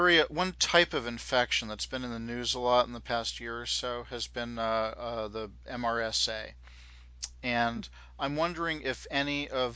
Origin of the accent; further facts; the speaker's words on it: Massachusetts, United States; So, my home state of Massachusetts has just recently passed legislation